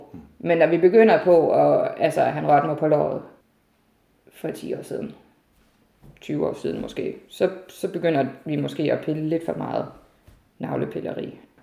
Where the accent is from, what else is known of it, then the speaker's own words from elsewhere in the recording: Region of Southern Denmark, Denmark; now in Herning, Denmark; 32 år, og jeg bor i Herning, og jeg er tilflytter. Jeg er simpelthen importeret fra Sønderjylland, kalder jeg mig selv.